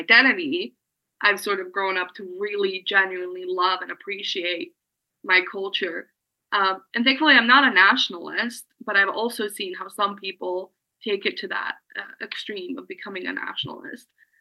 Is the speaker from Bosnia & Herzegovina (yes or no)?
yes; Bosnia & Herzegovina; And I was born in Bosnia. I love Bosnia. I am Bosnian. I love my culture. I love who I am. I really, truly do. I'm very proud to be from there.